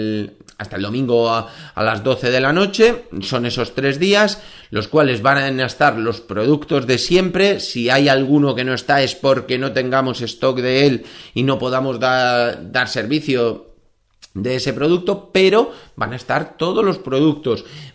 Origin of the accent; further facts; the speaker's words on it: Spain; cómo somos los españoles, cuánto nos gastamos de media